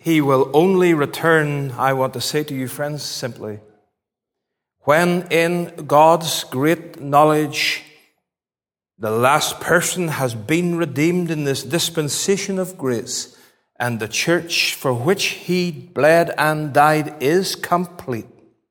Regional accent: Northern Ireland, United Kingdom; I was brought up in County Fermanagh. And I learned this in County Fermanagh.

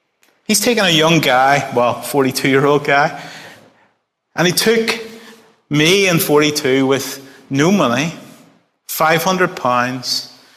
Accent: Northern Ireland, United Kingdom; for me as a Christian growing up in Northern Ireland, I grew up with this kind of sense that I had to do my best for God.

